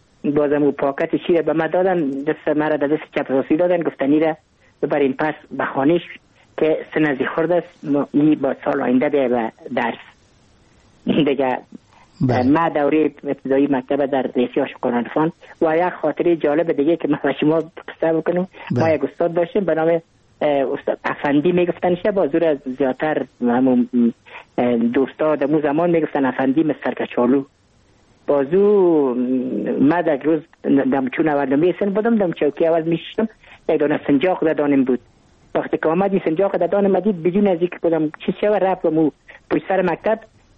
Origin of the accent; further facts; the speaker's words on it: Kabul, Afghanistan; من متولد کابل هستم، در نای اول کابل تولد شدیم.